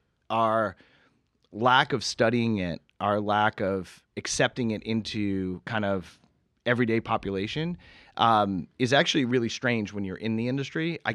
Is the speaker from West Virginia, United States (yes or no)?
no; Massachusetts, United States; I mean, growing up in Massachusetts and what happened in Cape Cod